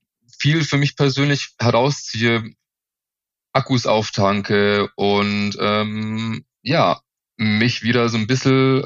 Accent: Bavaria, Germany; born there; 36, gebürtiger Mittelfranke und wohne aktuell in Nürnberg.

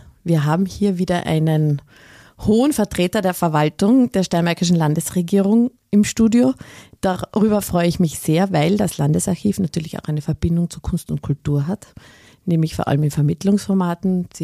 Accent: Carinthia, Austria; born there; Ich bin gebürtige Kärntnerin, wie schon viele wissen und auch hören.

